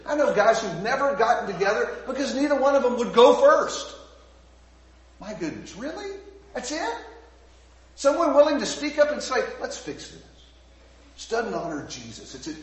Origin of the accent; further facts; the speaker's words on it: Houston, Texas, United States; I grew up in Houston, Texas traffic. I had to learn about being patient.